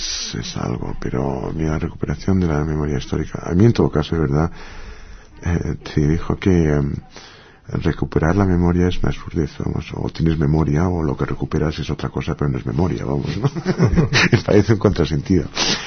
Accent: London, United Kingdom; Spanish is a second language; now in Spain; yo nací en Londres, me crié en Inglaterra, me eduqué en Inglaterra y demás.

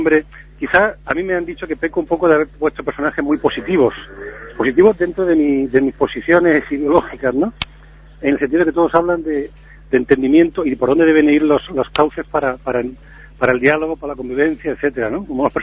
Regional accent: Melilla, Spain; born there; Yo le digo que yo soy nacido en Melilla, pero los que somos nacidos en Melilla, algunos por lo menos como yo, nos sentimos, nos invita a eso más a ser ciudadanos de todas partes.

